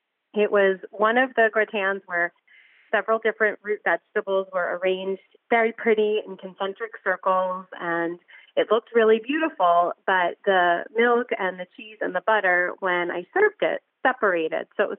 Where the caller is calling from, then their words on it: Pennsylvania, United States; Bucks County, Pennsylvania.